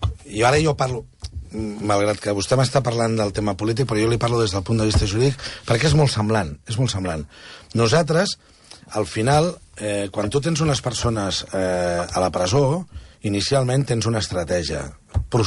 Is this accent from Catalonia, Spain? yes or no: yes; Catalonia, Spain; som catalans i tenim una altra llei nosaltres, diferent a la resta dels espanyols